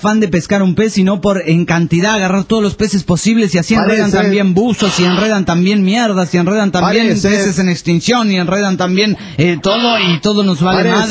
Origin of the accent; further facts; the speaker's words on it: Argentina; de Argentina.